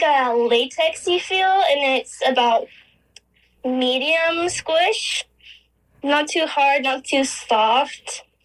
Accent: California, United States; I'm 29 and I'm from Southern California.

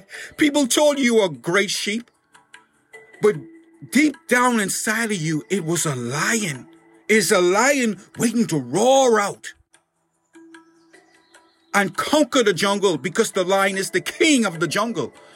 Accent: Bahamas; The agreement that I came to myself growing up in the Bahamas, the agreement that I came to myself, I said to myself

